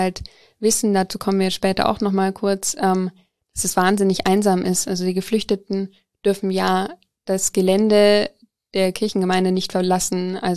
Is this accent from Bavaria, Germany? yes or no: yes; Coburg, Bavaria, Germany; ich komme eigentlich aus Coburg